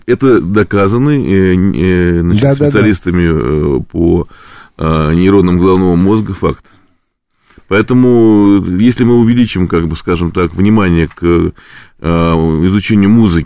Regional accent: Moscow, Russia; И я хочу похвалить наш город и мой родной город Москву

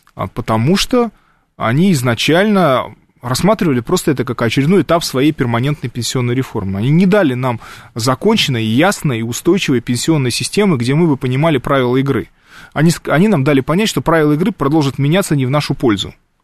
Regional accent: Siberia, Russia; Это я как сибиряк вам подтверждаю.

